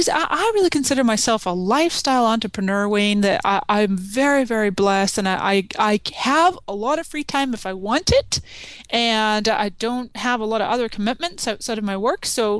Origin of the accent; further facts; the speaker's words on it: Canada; now in San Diego, United States; My parents are originally from Scotland, so I'm Canadian and Scottish, and I'm now in sunny San Diego since 99.